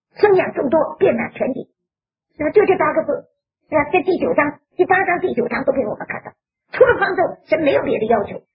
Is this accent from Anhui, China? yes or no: no; Fujian, China; 你看他跟我都是福建人，谁也不懂谁的话。我是闽南的，他是福州的